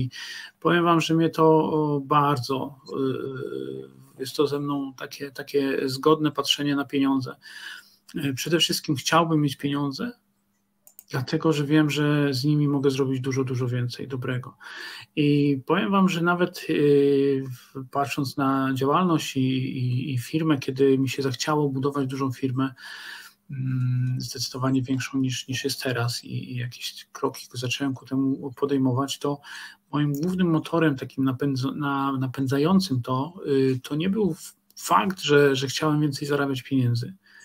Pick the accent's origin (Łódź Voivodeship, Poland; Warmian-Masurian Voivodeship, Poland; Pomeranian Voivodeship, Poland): Pomeranian Voivodeship, Poland; Tricity; Ja się wychowałem w Trójmieście, a Trójmiasto to było, lubię to określenie, Trójmiasto nazywano kiedyś Małą Sycylią.